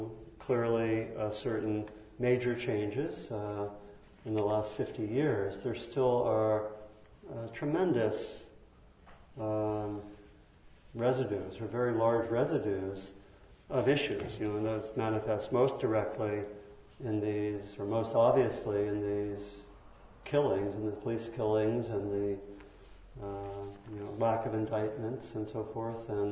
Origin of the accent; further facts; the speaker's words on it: Maryland, United States; I grew up in Maryland, near Washington, D.C., and the schools, the public school systems where I lived had been desegregated the year before I began public